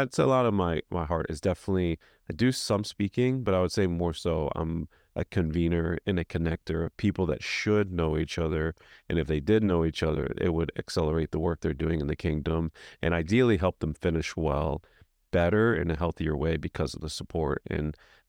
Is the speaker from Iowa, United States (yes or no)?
no; Dallas, Texas, United States; moved away as an adult; now in Nashville, United States; Yeah, I grew up in Dallas, and 3 years ago got married, and a couple weeks after that moved to Nashville, Tennessee